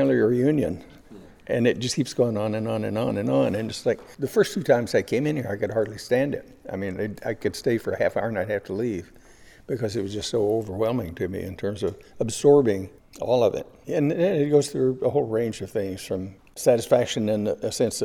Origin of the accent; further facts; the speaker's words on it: Texas, United States; Well, I grew up in Texas, and the thing that signified the landscape in the Southwest to me was the physical immediacy of it